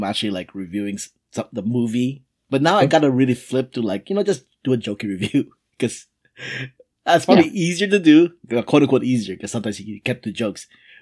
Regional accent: United States; I'm American. We don't follow science.

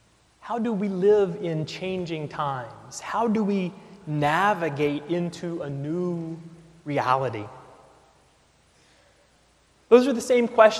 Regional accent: Texas, United States; a cemetery not far from my hometown in East Texas.

